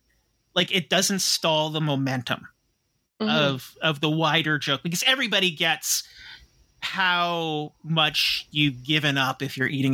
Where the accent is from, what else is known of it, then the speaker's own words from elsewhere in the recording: Cambridge, Ontario, Canada; I grew up in Cambridge, which sort of like how he grew up just outside of DC. I grew up just outside of Toronto.